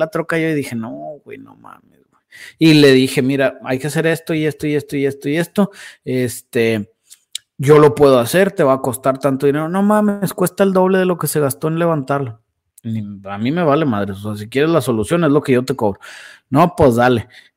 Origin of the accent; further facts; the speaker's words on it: Saltillo, Coahuila, Mexico; Acá en mi pueblo hubiera mínimo pista de karts, pero en él. Güey, así estamos en Saltillo, güey.